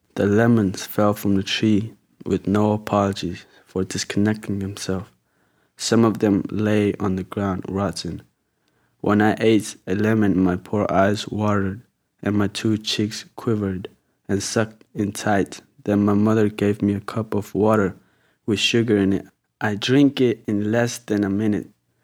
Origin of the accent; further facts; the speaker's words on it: Myanmar; I come from Burma.